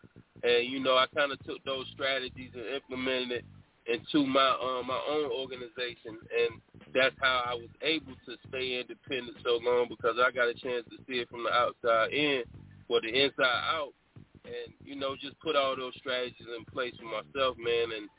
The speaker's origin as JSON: {"language": "English", "town": "Winnsboro", "region": "South Carolina", "country": "United States", "tie": "born or raised there", "moved": "yes", "lives_now": "Charlotte, United States", "said": "I am a Carolina boy. I'm born and raised in Winnsboro, South Carolina. Moved to Charlotte, like, 2012. So, you know, I'm just Carolina, man. I've always been in the Carolinas."}